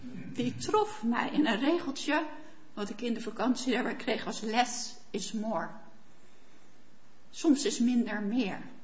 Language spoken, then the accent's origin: Dutch; Netherlands; Nou kunnen we denken als Nederlanders, straks gaat regenen, doen we niets, we bouwen hem toch maar dicht.